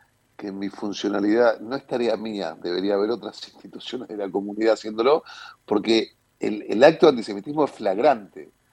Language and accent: Spanish; Buenos Aires, Argentina; soy porteño, nací en esta mi ciudad, en la que además trabajo, estoy matriculado profesionalmente